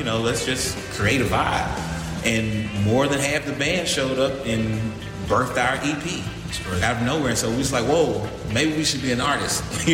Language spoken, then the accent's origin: English; Memphis, Tennessee, United States; Growing up in Memphis, of course, our culture, our history is amazing.